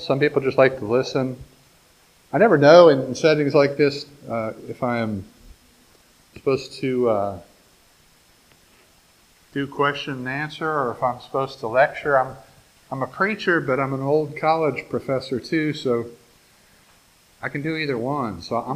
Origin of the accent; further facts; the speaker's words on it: Canton, Ohio, United States; also born or lived in Vienna, West Virginia; now in Lancaster, United States; I grew up in Canton. We married and we lived in Vienna, West Virginia for 25 years. And then moved to Lancaster.